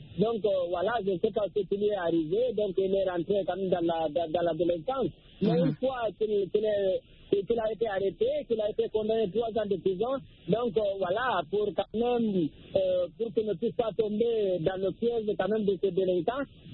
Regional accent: Guinea; now in Cameroon; que ce soit ici au Cameroun, ou bien dans mon pays d'origine, la Guinée-Conakry

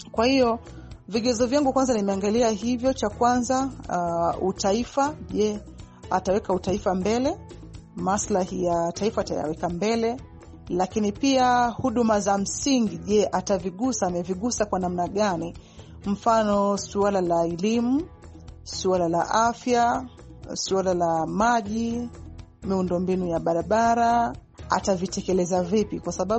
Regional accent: Tanzania; maslahi ya mimi kama Mtanzania pamoja na taifa kwa ujumla

